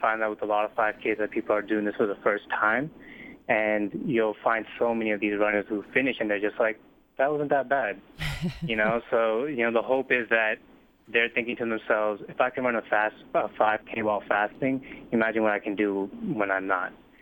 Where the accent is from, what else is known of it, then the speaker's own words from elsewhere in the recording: Boston, Massachusetts, United States; I'm from Boston, I'm actually just visiting Alaska.